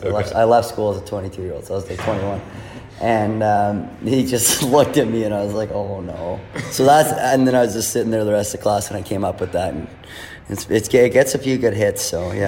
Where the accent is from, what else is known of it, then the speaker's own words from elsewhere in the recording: Edmonton, Alberta, Canada; I grew up watching in Edmonton.